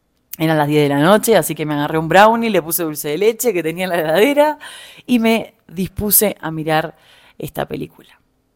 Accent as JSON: {"language": "Spanish", "country": "Uruguay", "also_born_or_lived": "Argentina", "lives_now": "Mexico City, Mexico", "said": "Desde que me mudé a Argentina, volví para Uruguay, estuve todo diciembre en Uruguay, después me vine para Ciudad de México. Hace 3 meses ya que estoy en Ciudad de México"}